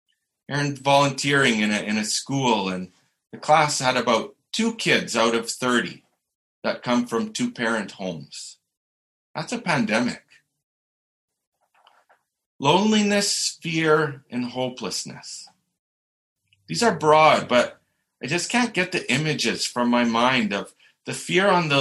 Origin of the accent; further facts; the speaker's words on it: Red Deer, Alberta, Canada; moved away as an adult; I grew up in Red Deer. I graduated from Lindsay Thurber in 1995, and I've returned often, having lots of friends and family still here, even though I left in 99.